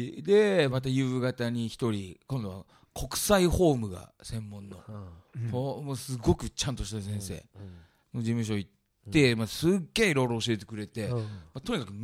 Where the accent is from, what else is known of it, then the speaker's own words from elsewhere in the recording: Chiba, Japan; あの千葉から来ましたって